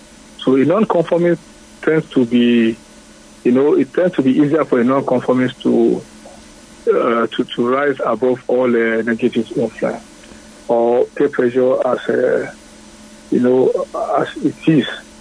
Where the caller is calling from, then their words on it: Akute, Ogun, Nigeria; I'm calling from Akute.